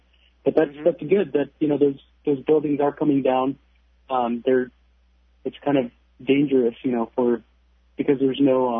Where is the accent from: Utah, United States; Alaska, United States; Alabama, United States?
Alaska, United States; Napaskiak; I grew up in Neposkiak, yeah.